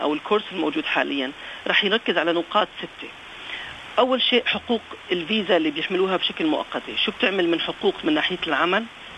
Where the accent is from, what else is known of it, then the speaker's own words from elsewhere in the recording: Syria; now in Australia; اللي ميزنا نحن كمكتب للسوريين انه نحن سوريين واهل البلد